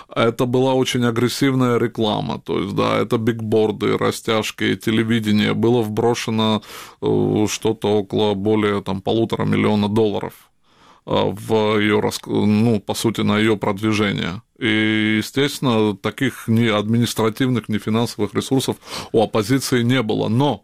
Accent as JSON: {"language": "Russian", "region": "Tbilisi", "country": "Georgia", "tie": "born or raised there", "said": "я сам, будучи родом из Грузии, я постоянно вот поддерживаю связи с родиной. Ну, будучи из Тбилиси, я часто там бываю."}